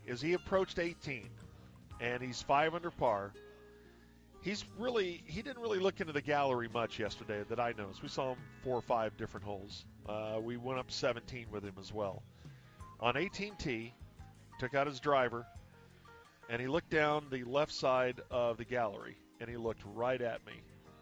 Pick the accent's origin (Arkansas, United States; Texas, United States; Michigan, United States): Texas, United States; Dallas; I haven't heard anybody from Dallas. My hometown is behind me.